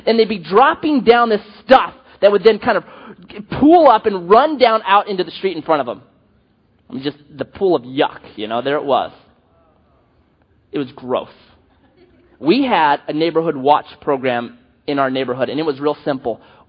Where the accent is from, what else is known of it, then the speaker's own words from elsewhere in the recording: Grants Pass, Oregon, United States; So because of the neighborhood I grew up in Grants Pass, and kind of my crowd, my team as a 12-year-old, because of that kind of area that I grew up